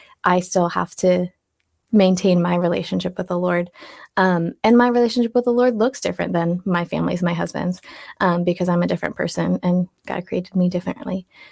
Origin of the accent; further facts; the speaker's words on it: Canton, United States; I grew up here in Canton, and my family always attended church